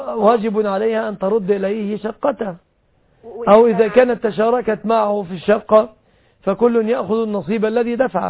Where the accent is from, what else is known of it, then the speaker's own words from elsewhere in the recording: Egypt; عندنا في مصر